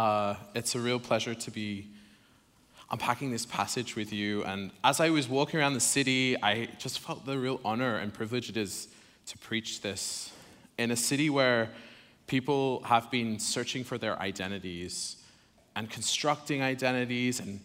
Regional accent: Sydney, New South Wales, Australia; also born or lived in Oxford / France; now in San Francisco, United States; I'm originally from Sydney, Australia, that's right.

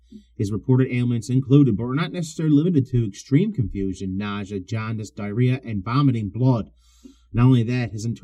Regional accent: Canada; And, you know, as a Canadian, we are your hat. We are just above you guys

